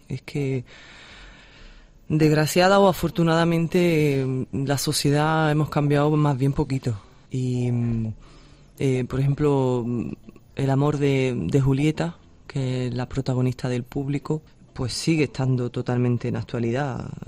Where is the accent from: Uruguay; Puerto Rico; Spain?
Spain; Granada, Andalusia; que yo soy del Albaicín